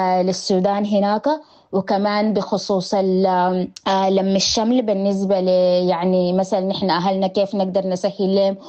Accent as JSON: {"language": "Arabic", "country": "Sudan", "moved": "yes", "lives_now": "Australia", "said": "نحن كناشطين سودانيين برا السودان يعني خاصة هنا أوكي في أستراليا"}